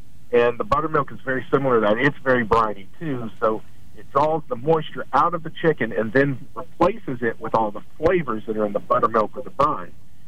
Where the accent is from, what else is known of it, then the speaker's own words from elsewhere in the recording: Sims, United States; There's a place in my hometown of Sims called the Hickory Pit